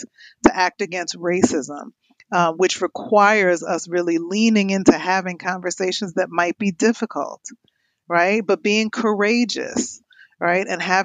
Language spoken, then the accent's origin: English; New York City, New York, United States; now in Michigan, United States; brother, I grew up in Harlem in the 70s. There was an opioid crisis.